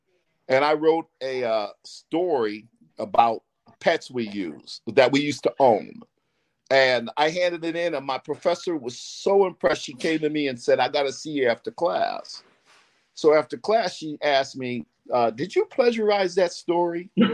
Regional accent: Syracuse, New York, United States; also born or lived in Akron, Ohio; I was born in Akron, Ohio, and then we spirited away in the night during the day, and we ended up in Syracuse, New York. So that's where I grew up

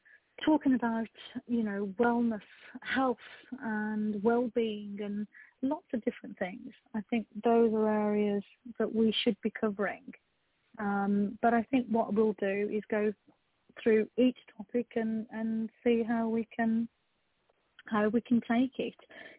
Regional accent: England, United Kingdom; I'm born and bred in England, but I was a first generation immigrant that came into this country

